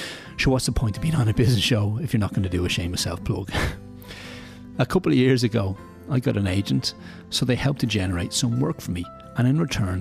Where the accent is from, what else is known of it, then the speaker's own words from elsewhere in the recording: Dublin, Leinster, Ireland; moved away as an adult; I moved from my hometown of Dublin, like so many, in a sort of economic exile.